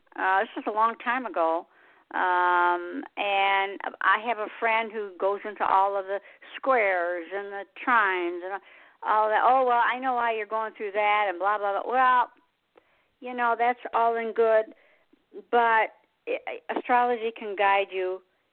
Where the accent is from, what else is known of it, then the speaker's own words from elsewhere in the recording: Michigan, United States; now in South Carolina, United States; I'm from Michigan originally and I'm in South Carolina now.